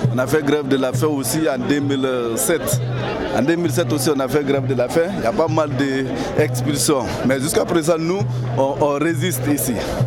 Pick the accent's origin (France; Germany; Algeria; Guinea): Guinea; Je suis guinéen, nationalité guinéen. Je suis là depuis 10 ans. Depuis 11 ans, je suis là. Bientôt 12 ans.